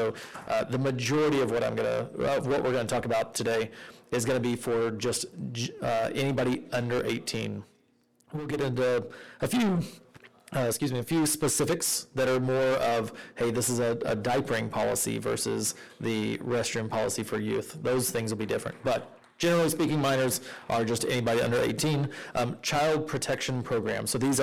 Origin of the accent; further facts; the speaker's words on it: Oregon, United States; I was going to say, I'm from Oregon, and so it's just now lunchtime.